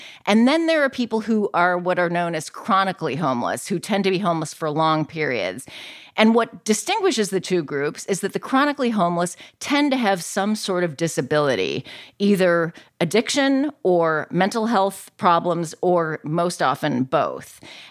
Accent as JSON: {"language": "English", "town": "San Francisco", "region": "California", "country": "United States", "tie": "born or raised there", "moved": "as an adult", "said": "I mean, I grew up in San Francisco. I wandered around the city all night as a teen, and I had never, by the time I left for college, seen a person sleeping outside."}